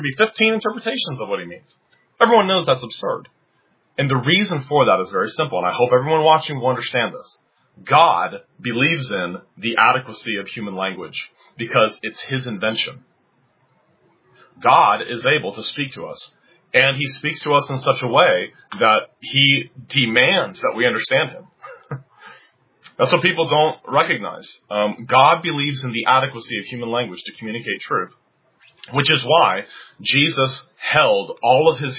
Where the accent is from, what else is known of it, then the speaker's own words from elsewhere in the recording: Cincinnati, Ohio, United States; because that was in the place where I grew up in Cincinnati, Ohio, was very, very Roman Catholic town